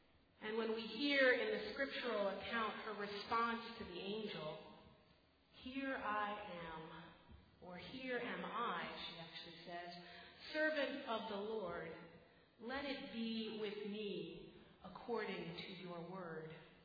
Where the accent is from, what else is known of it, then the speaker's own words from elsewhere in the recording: Philadelphia, Pennsylvania, United States; I just stumbled across it in the museum in my hometown of Philadelphia.